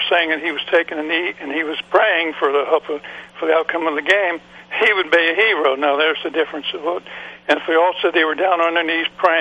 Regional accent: District of Columbia, United States; I grew up around Washington D.C. and as a you know during the Vietnam War I was you know young

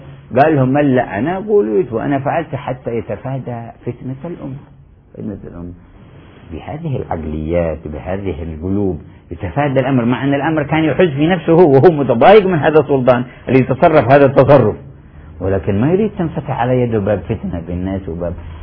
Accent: Yemen; وبالنسبة للفرقة عندنا في اليمن

